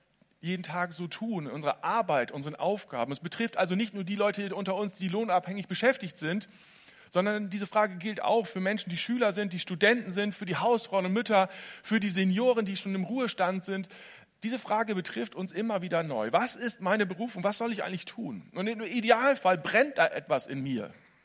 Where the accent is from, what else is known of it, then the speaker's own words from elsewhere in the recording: Lower Saxony, Germany; oh, ich bin auch in Ostfriesland groß geworden